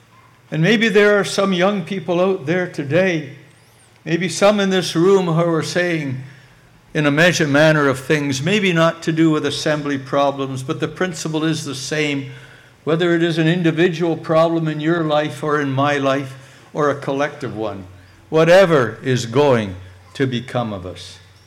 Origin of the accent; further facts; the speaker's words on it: Canada; as a Canadian